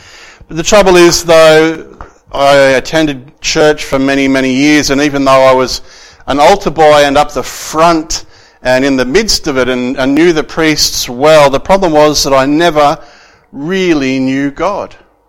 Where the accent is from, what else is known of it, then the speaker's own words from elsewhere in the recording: Broken Hill, New South Wales, Australia; And I grew up in Broken Hill in New South Wales. And I grew up a member of the Catholic Church, the Roman Catholic Church.